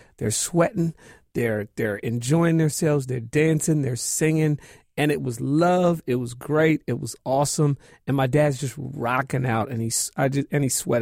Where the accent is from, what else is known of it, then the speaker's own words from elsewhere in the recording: Seattle, Washington, United States; I'm from the hood. I'm from Seattle, the CD.